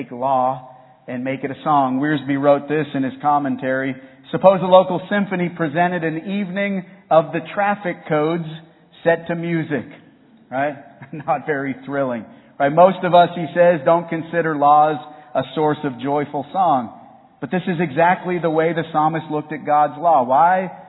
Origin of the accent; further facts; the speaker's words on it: Massachusetts, United States; I was reflecting on my time growing up in Massachusetts and Cape Cod.